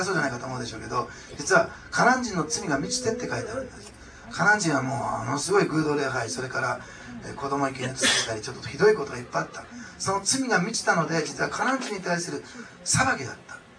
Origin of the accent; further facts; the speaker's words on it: Osaka, Japan; で、私は大阪の人なんですけども